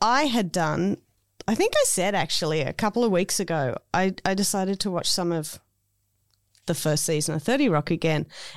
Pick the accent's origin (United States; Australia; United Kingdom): Australia; Because as an Australian, those R's.